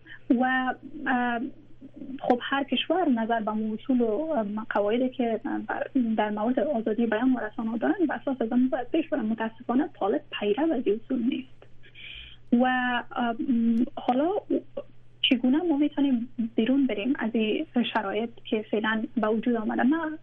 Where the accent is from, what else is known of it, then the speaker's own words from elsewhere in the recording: Afghanistan; من هایی کسایی که حالا بیرون از افغانستان آمدیم